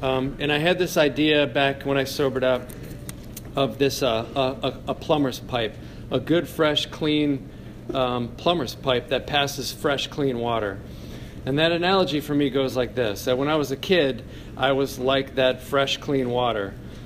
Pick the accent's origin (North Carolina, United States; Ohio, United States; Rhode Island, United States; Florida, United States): Ohio, United States; Cleveland Heights; I grew up in Cleveland Heights